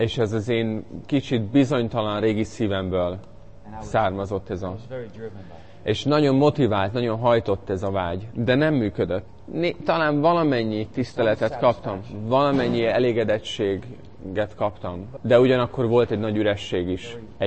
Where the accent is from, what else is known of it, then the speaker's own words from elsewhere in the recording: Netherlands; A Hollandiában születtem, 77-ben.